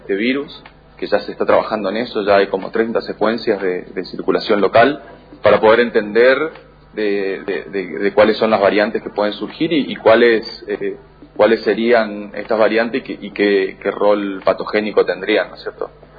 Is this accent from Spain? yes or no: no; Misiones, Argentina; somos licenciados en genética, de Misiones, y, o sea, nos criamos en Misiones, estudiamos y salimos a investigar en otros lados.